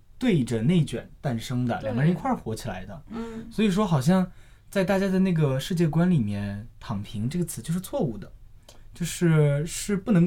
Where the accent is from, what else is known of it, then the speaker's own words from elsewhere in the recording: Henan, China; 因为我是河南的，河南那边的高考压力非常非常之大